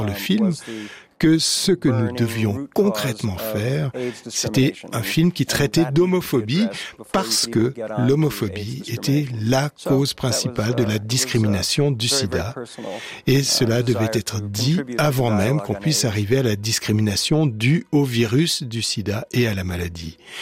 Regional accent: United States; en tant qu'Américain qui fait des films, je me suis retrouvé dans la situation où j'avais envie que mon travail, à quelque part, parle de cette situation

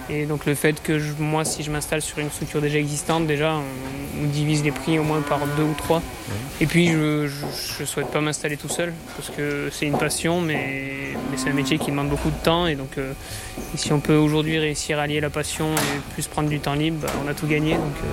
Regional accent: South-West France, France; Moi, je suis originaire du Sud-Ouest. Et après, je suis un amoureux de la montagne, par contre. J'ai fait 3 ans dans le Cantal, dans les monts du Cantal. 2 ans au-dessus de Bourg-Saint-Maurice, parce que j'ai de la famille. L'année dernière, j'étais dans les Bauges.

